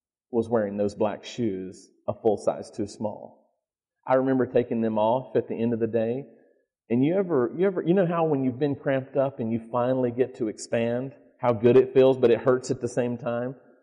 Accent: North Carolina, United States; Now, you have to remember, I'm from North Carolina, and there's two primary sports teams in college sports in North Carolina.

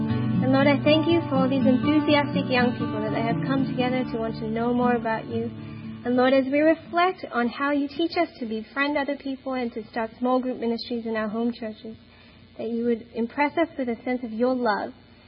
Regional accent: Melbourne, Victoria, Australia; I am here with my brother, Daryl, who's standing by the door. We are from Melbourne, Australia.

